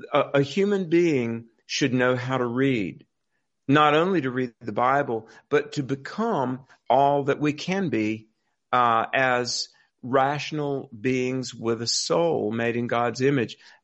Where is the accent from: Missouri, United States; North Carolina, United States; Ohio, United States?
North Carolina, United States; In my home state of North Carolina, the North Carolina public school system was really birthed out of the churches.